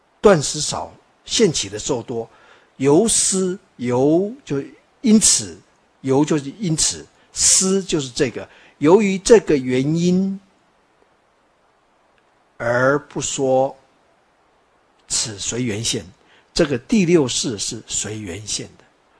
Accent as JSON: {"language": "Chinese", "country": "Taiwan", "said": "我们台湾人、中国人才不会这样的，走过就走过了"}